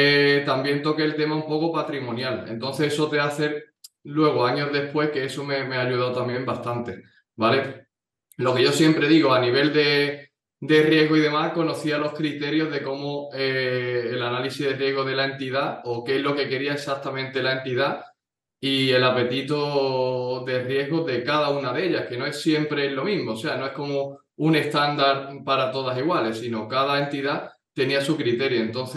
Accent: Seville, Andalusia, Spain; also born or lived in Lyon, France / Paris, France; yo soy una persona de Sevilla

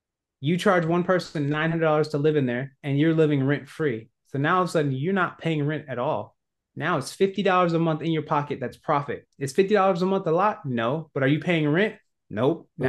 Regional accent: California, United States; also born or lived in New York / Pennsylvania; even though I'm from Cali, I've gone to where the growth is.

